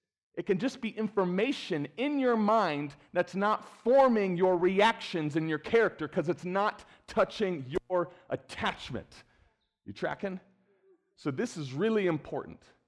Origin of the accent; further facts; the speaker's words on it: Bellefontaine, Ohio, United States; also born or lived in Indiana / Michigan; I grew up in Bell Fountain, Ohio, Zion, right?